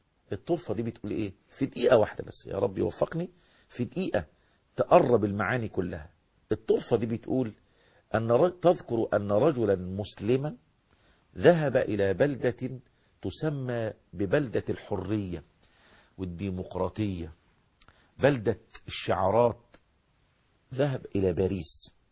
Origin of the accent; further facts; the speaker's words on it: Egypt; عندنا في مصر